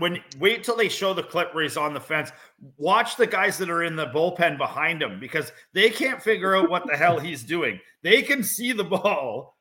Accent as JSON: {"language": "English", "country": "Canada", "said": "And I'm Canadian, so it's even worse."}